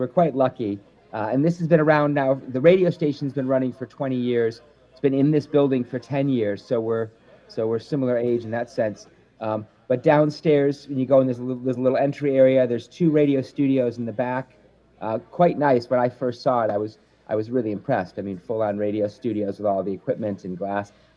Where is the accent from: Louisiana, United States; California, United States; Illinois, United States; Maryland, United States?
Illinois, United States; Chicago; accent: Chicago; So you won't have to deal with my Chicago accent.